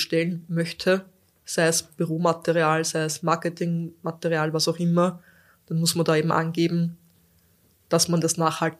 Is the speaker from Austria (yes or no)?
yes; Lower Austria, Austria; Wir sind beide aus dem Waldviertel.